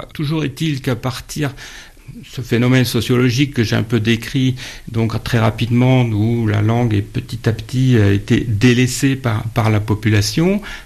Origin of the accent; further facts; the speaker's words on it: Brittany, France; Le français est ma langue maternelle, bien que mes parents parlaient breton, j'ai été élevé en français.